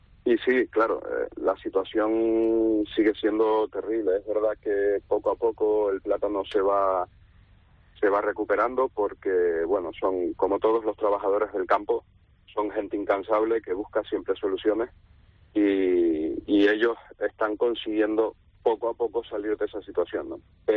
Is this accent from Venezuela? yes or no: no; Spain; soy el primer español que consigue una portada en National Geographic Internacional